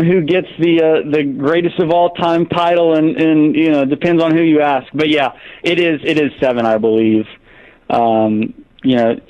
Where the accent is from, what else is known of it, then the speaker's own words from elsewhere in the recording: Ferndale, United States; some of my best memories as a kid growing up in Ferndale